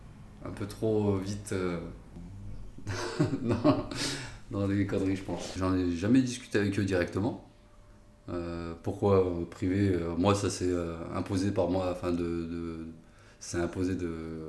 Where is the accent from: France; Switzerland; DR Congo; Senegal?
France; Saint-Jean-de-Maurand, Normandy; also born or lived in Rouen; Je suis né à Rouen, grandi à Saint-Jean-de-Maurand, petit patelin de 2000 habitants à l'époque, peut-être, même pas.